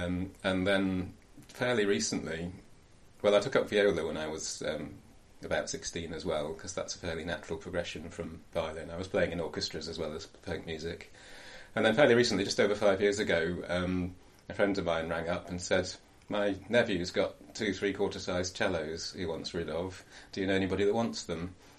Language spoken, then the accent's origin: English; Darlington, North East England, United Kingdom; moved away as an adult; also born or lived in Cheshunt / Nottingham; now in Harrogate, United Kingdom; Okay, I was born in Hertfordshire, in Cheshunt. When I was four, we moved up to Darlington, up in the northeast. And then I went down to Nottingham University and eventually settled in Harrogate.